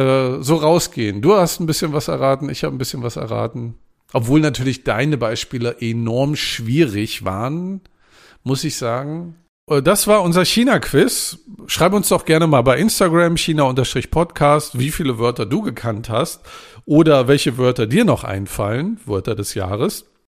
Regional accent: Northern Germany, Germany; Ich komme ja aus dem Norden, da muss ich auch Plattdeutsch einbringen.

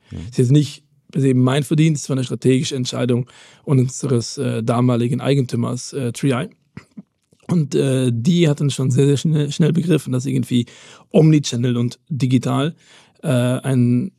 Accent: Belgium; Ich bin Belgier, du weißt es, wir kennen uns ja schon.

